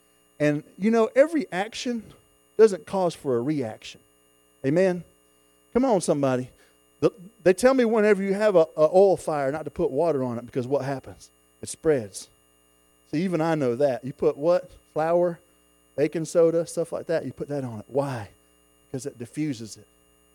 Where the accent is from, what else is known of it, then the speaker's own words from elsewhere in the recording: Florida, United States; I was born and raised in Florida.